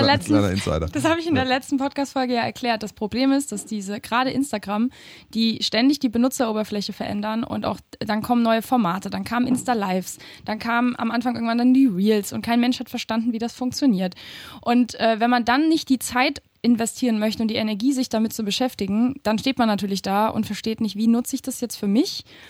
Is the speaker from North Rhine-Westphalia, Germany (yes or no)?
yes; Wuppertal, North Rhine-Westphalia, Germany; Und ich bin zu Besuch aus Wuppertal, in meiner Heimat.